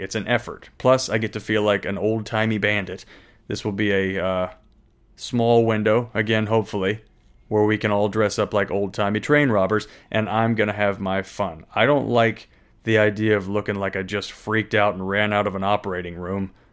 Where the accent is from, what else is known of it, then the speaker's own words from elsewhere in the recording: United States; I'm going to wear it because I am an American. And I'm proud to be.